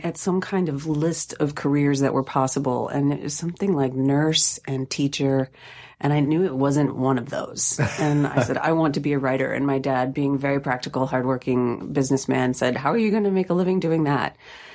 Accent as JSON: {"language": "English", "town": "Sylvania", "region": "Ohio", "country": "United States", "tie": "born or raised there", "said": "Just outside of Toledo in Sylvania."}